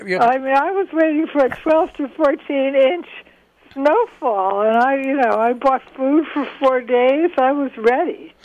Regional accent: New England, United States; born there; I grew up in... Yeah. I was born in New England.

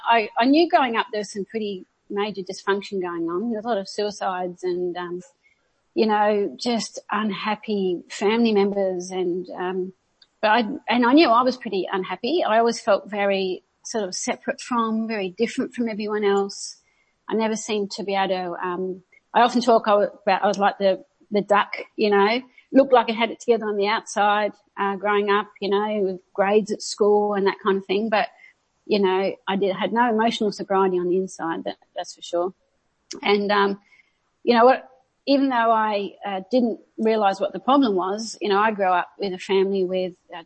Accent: Adelaide, South Australia, Australia; So I grew up in Adelaide, which is south of here. And it is cold down there

